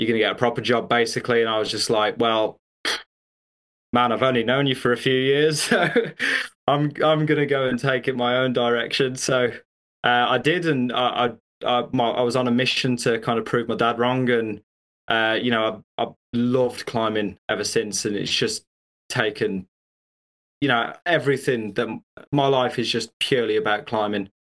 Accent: West Midlands, United Kingdom; I'm originally from just north of Birmingham, which is a pretty kind of, it's an industrial city in the UK. I'm from very much a working class background.

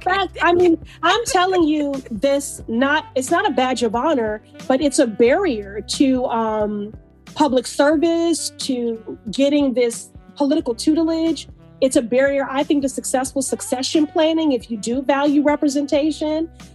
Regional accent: Chicago, Illinois, United States; You know, growing up in Chicago, look, I had a woman mayor in Jane Byrne.

